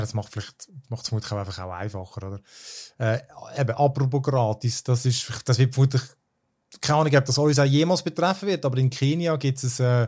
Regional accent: Switzerland; bei uns in der Schweiz

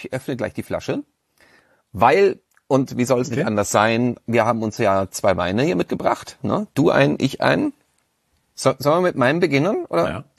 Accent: Austria; Ich melde mich aus meiner Heimat, nämlich aus Österreich. Ich sitze hier in Kottingbrunn, das liegt bei Baden bei Wien, nicht weit entfernt vom Burgenland und von der steirischen Weinstraße, also voll aus dem Weinland in Österreich.

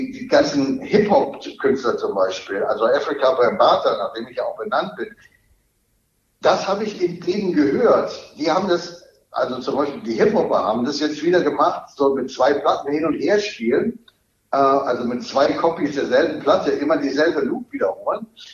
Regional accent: Münster, North Rhine-Westphalia, Germany; also born or lived in Berlin; Also ich bin ja 82 in Berlin zur Schule gegangen schon. Dann bin ich nochmal in meine Heimatstadt Münster zurück zum Abitur machen.

